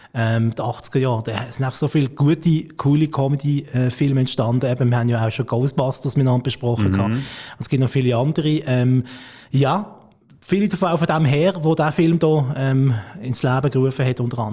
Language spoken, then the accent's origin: German; Basel, Basel-Stadt, Switzerland; wo mir als Basler so uns entgegenkommt.